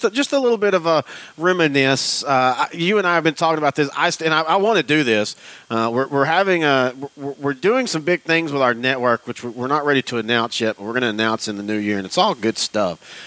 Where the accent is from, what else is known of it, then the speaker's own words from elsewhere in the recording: Marshall, Texas, United States; when you drove from Marshall, which is my hometown, if you don't know, to Dallas